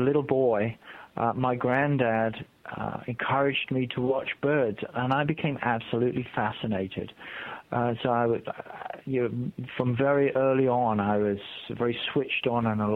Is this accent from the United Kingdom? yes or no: yes; United Kingdom; they would leave my hometown in the UK and they would end up somewhere in Siberia.